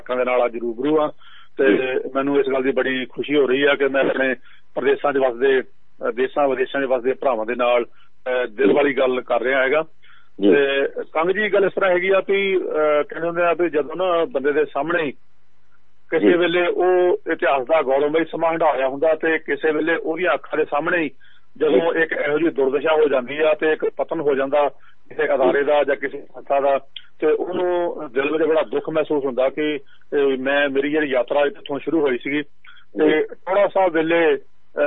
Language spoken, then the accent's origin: Punjabi; Dupalpur, Punjab, India; ਆਪਣੇ ਪਿੰਡ ਦੁਪਾਲਪੁਰ, ਜਿਹੜਾ ਕਿ ਜ਼ਿਲ੍ਹਾ ਨਵਾਂਸ਼ਹਿਰ ਦੇ ਵਿੱਚ, ਆਪਣਾ ਜਦੋਂ ਚੰਡੀਗੜ੍ਹ ਆਈਏ ਤਾਂ ਜਾਟਲੇ ਦੇ ਕੋਲ ਸਾਡਾ ਪਿੰਡ ਹੈ ਦੁਪਾਲਪੁਰ, ਤੇ ਬਿਸਤ ਦੁਆਬ ਤੇ ਸਤਲੁਜ ਦੇ ਵਿਚਾਲੇ ਸਾਡਾ ਪਿੰਡ ਪੈਂਦਾ, ਉਸ ਪਿੰਡ ਦਾ ਮੈਂ ਸਰਪੰਚ ਵੀ ਰਿਹਾ।